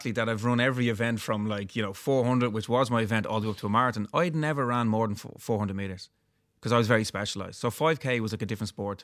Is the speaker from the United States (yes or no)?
no; Dublin, Leinster, Ireland; Now, I grew up around Marley Park. My running club, Dundrum South Dublin, started there.